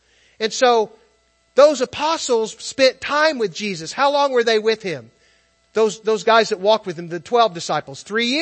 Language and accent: English; United States; I grew up in America, so I'm chosen.